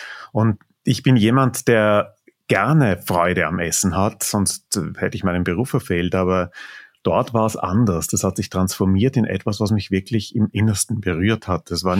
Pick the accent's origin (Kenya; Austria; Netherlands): Austria; ich bin nicht in der Türkei aufgewachsen, sondern in Österreich.